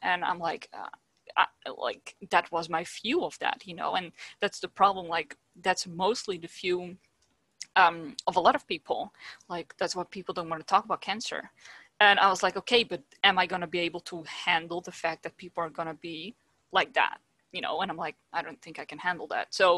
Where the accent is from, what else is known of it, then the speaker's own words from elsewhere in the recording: Netherlands; first language Dutch; English is a second language; I mean, I'm from the Netherlands, but I don't really like the Dutch language and it's very limited.